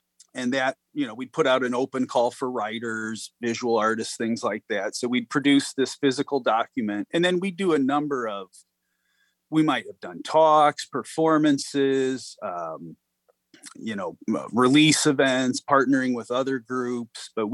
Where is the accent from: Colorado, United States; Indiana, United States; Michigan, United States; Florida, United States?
Indiana, United States; Merrillville; I grew up on the Maryville side of the Gary Maryville border. The house had been there before Maryville existed, but then came Maryville. So I grew up there. I went to Maryville schools.